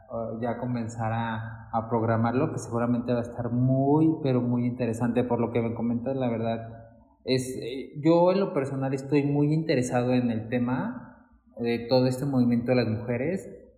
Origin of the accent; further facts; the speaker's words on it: Arandas, Jalisco, Mexico; now in Mexico City, Mexico; yo tampoco soy de aquí, de la Ciudad de México. Yo soy de un pueblito que se llama Arandas, que está en los Altos de Jalisco.